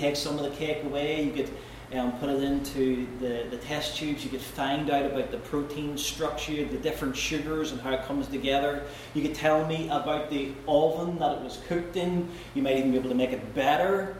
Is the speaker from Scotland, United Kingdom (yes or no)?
no; Armagh, Northern Ireland, United Kingdom; you know, I am from Armagh.